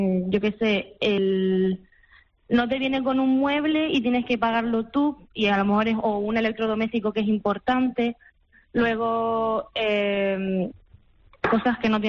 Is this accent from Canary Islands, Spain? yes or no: yes; Fuerteventura, Canary Islands, Spain; Que soy de Fuerteventura, entonces si tendría que estar moviéndome a Tenerife cada vez que quiero mirar un piso